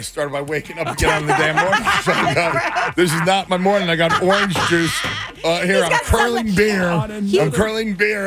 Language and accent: English; Cleveland, Ohio, United States; Originally from Cleveland, Ohio.